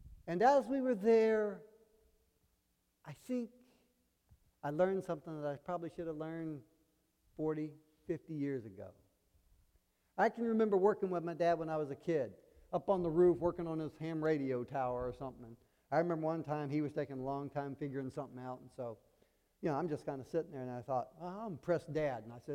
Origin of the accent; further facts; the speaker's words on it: the South, United States; Dad had 6 kids. Now, we're from the South, but he did not need help in the fields.